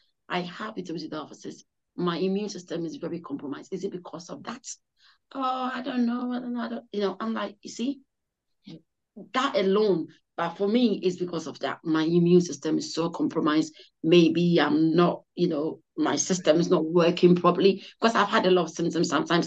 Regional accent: Ghana; You know, being an African, being Ghanaian, being an Ashanti, obviously, so why I've got the boldness in me.

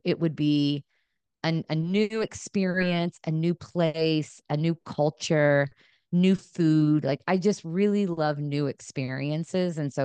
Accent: Indiana, United States; I grew up in Southern Indiana

